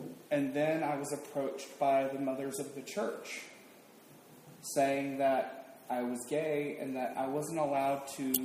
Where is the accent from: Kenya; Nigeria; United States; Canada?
United States; Deep South; I grew up in the Deep South, and my family was not just Southern Baptist, but primitive Southern Baptist.